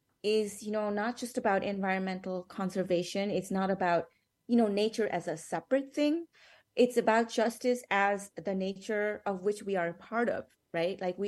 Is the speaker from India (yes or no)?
no; Nepal; now in United States; I was born and raised in Nepal, which is in the global south